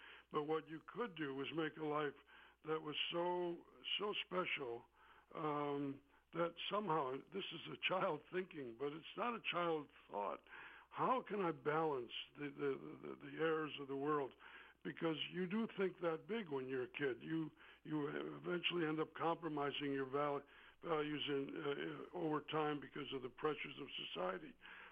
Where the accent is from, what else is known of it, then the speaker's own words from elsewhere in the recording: Racine, Wisconsin, United States; Well, you know, it was the town it was. You know, it was a factory town, and it was full of noises and sounds and smells, and it was very simple.